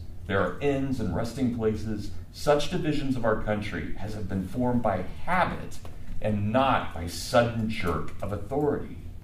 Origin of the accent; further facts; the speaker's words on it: United States; I'm an American.